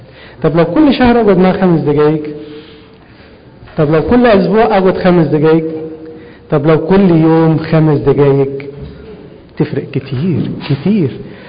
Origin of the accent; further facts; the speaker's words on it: Upper Egypt, Egypt; يعني في مثل بلدي عندنا في الصعيد يقول ايه؟